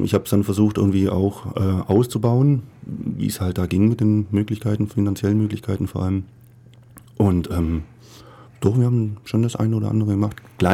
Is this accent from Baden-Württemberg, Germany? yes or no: yes; Laupheim, Baden-Württemberg, Germany; Ja, aufgewachsen in Wein, bin dann aber wieder ins Gymnasium nach Laubheim gegangen und habe da meine Kindheit und Jugend verbracht.